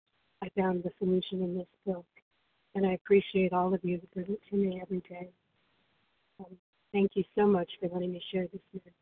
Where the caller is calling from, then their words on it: New Mexico, United States; Hi, everybody. … I'm calling from New Mexico.